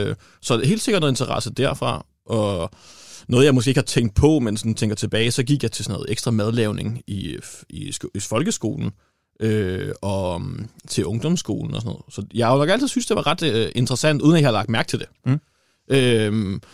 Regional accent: Gudhjem, Capital Region of Denmark, Denmark; vi har alle sammen arbejdet på den restaurant der, for der var ikke, altså, man skulle arbejde et andet sted som ung i Gudhjem.

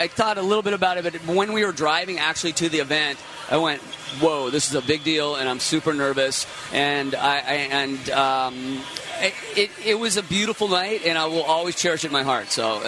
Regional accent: Seattle, Washington, United States; Well, I grew up here. I grew up in Laurelhurst, went to Roosevelt High School. I'm a product of Seattle, Washington.

